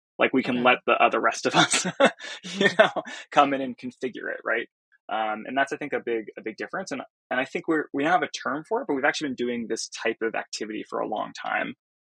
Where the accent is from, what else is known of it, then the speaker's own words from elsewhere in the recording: California, United States; I grew up in Silicon Valley and kind of marinated